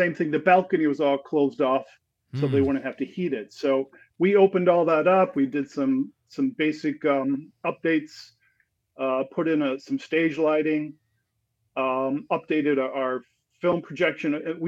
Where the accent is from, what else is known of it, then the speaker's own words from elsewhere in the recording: Oconomowoc, Wisconsin, United States; moved away as an adult; also born or lived in New York; I grew up in Oconomowoc, and when I was, I think 19, I moved out to New York, where I had an older sister